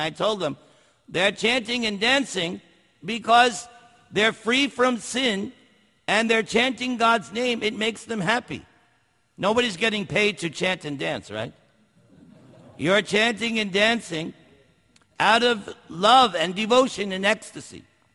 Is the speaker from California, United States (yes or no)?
no; New York, United States; I'm from New York. Forget about it.